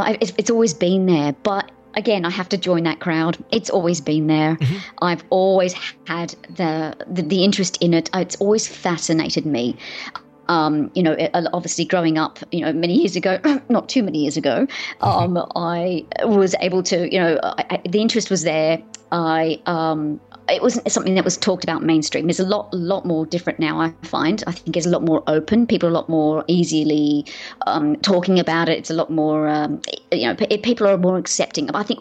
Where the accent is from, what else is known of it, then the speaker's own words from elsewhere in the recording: Sydney, New South Wales, Australia; my sister and I, growing up in Sydney in Australia, we grew up with parents that were very sceptical.